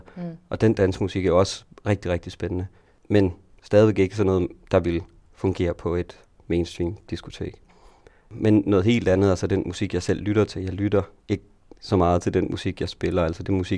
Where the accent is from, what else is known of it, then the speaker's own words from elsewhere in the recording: Holstebro, Central Denmark Region, Denmark; Jeg kommer fra Holstebro